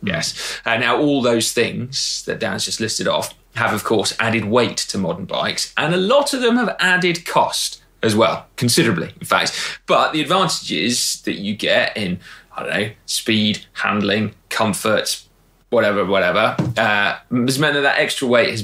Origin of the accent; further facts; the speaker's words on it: United Kingdom; but being British, I like taking the piss out of anyone and anything, which includes Lance Armstrong.